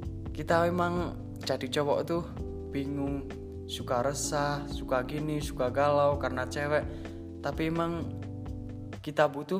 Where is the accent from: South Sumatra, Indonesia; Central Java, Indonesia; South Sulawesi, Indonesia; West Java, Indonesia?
Central Java, Indonesia; Temanggung; Jadi kita itu orang Temanggung asli. Malum lah kalau bahasa kita agak belepotan.